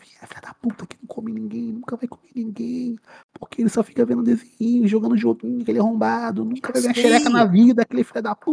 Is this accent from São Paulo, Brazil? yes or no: no; Rio de Janeiro, Brazil; É que eu sou do Rio de Janeiro, eu fiquei pensando em algumas coisas aqui.